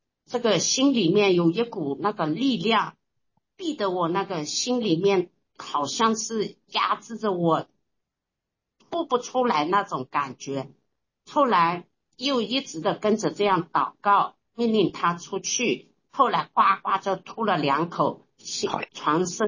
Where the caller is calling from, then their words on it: Zhejiang, China; 我是浙江的。